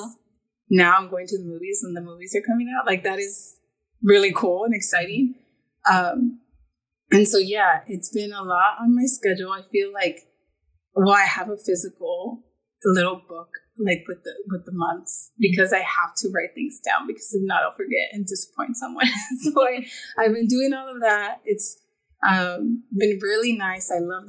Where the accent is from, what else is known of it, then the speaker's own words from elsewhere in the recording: Texas, United States; Like, I was raised in Texas. Like, I've always been around the sun.